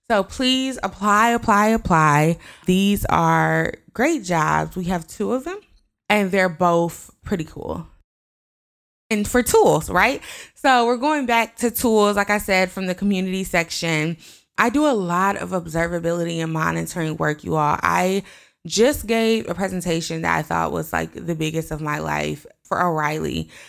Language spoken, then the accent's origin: English; Detroit, Michigan, United States; I'm from Detroit, Michigan, and currently living in California. So I'm a very Midwest girl trying to adapt to this very California life.